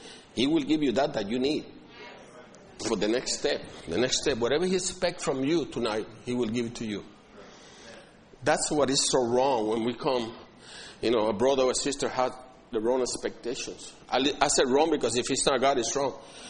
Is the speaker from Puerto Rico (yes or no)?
yes; Puerto Rico; now in United States; I came from Puerto Rico, and brother came from Spain, and Australia, and, you know, Irish. Brought up in different cultures and customs and people